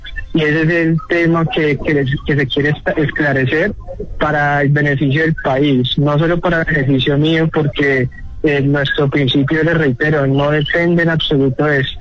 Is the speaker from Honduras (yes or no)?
no; Colombia; como ciudadano colombiano, padre y madre colombiana